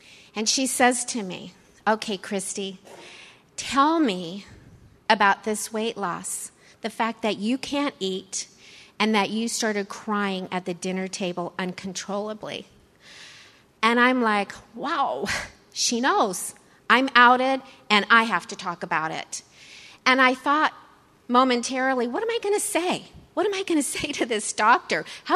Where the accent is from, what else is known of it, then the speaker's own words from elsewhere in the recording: California, United States; I was an Orange County girl. I grew up in Orange County.